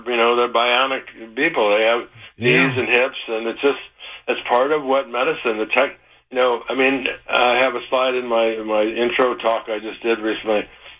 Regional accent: Detroit, Michigan, United States; moved away as an adult; also born or lived in Ann Arbor / Berkeley; I was born in Detroit, yeah. Went to Mumford High School. Then I went to Ann Arbor.

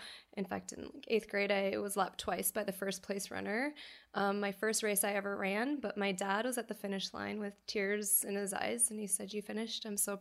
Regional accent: North Dakota, United States; It feels like home. I'm from North Dakota in a small family farm, so everybody is extremely welcoming, and it just feels right.

